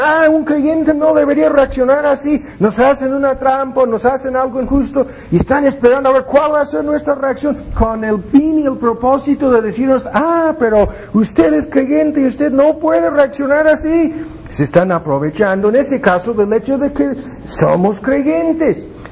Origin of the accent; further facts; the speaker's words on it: United States; Spanish is a second language; algo que a mí me molesta muchísimo como gringo